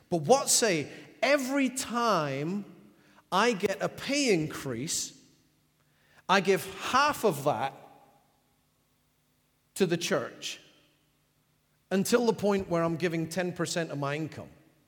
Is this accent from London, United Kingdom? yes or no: no; Scotland, United Kingdom; Being of English stock, but I was born and brought up in Scotland, even though I sound like I come from, I don't know, Poland or something.